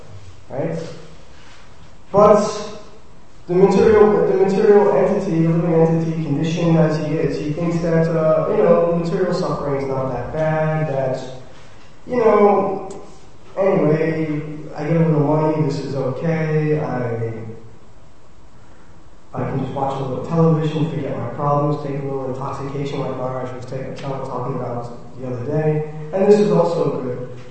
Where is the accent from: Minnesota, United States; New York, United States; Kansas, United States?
New York, United States; All these wonderful things in New York, my hometown, Jai, I gotta love it.